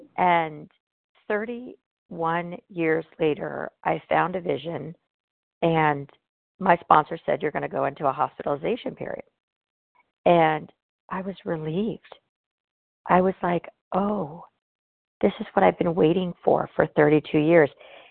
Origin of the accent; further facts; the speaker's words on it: California, United States; from Southern California